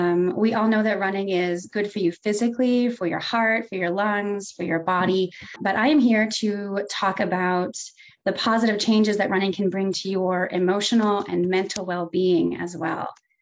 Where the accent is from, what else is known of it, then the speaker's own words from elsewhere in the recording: Maryland, United States; moved away as an adult; immediately moved from my home state of Maryland to Fort Benning, Georgia.